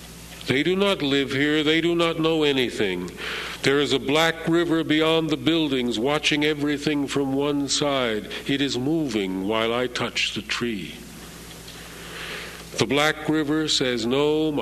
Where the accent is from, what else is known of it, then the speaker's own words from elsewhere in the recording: New York City, New York, United States; I was born in New York City. I grew up across the river from it.